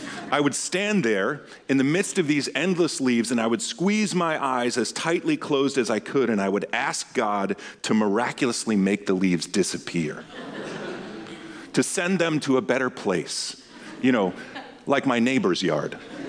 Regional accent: Massachusetts, United States; I'm headed back to D.C., but where I grew up was just outside of Boston in New England.

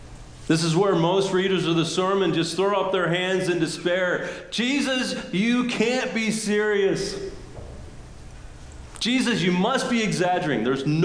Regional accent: Pennsylvania, United States; I grew up in Pennsylvania and surrounded by Amish.

